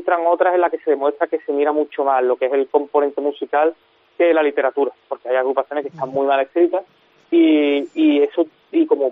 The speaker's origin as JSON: {"language": "Spanish", "town": "El Puerto de Santa María", "region": "Andalusia", "country": "Spain", "said": "Me apena un poco lo de la Cuenta la Vieja, la comparsa, porque me parece una agrupación de mi tierra, del puerto, que tenía suficiente nivel y se ha quedado otra vez en el corte."}